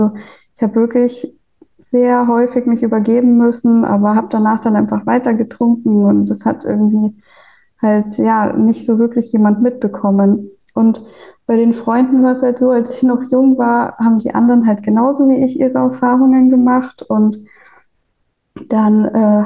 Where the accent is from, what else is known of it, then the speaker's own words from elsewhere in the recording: Bavaria, Germany; ich komme ursprünglich aus Bayern, da hat es einfach so dazugehört, dass man Bier trinkt.